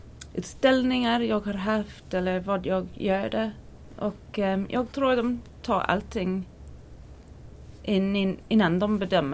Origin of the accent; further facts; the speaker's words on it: Ireland; Swedish is a second language; now in Tyresö, Sweden; Och jag kommer först från Irland. Jag bodde i Tyresö 3 år sedan.